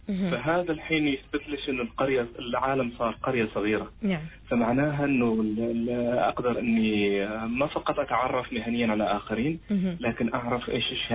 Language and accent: Arabic; Oman; هذه الحمد لله عندنا في عمان النسبة يعني بدأت ترتفع في السنوات الأخيرة